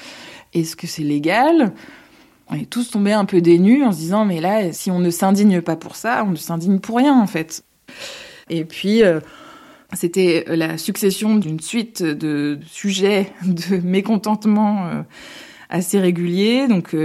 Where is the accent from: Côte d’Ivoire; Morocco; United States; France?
France; Paris, Île-de-France; now in Lambesc, France; Je venais de Paris, je travaillais en Picardie et j'aurais jamais imaginé habiter dans le sud de la France il y a une vingtaine d'années.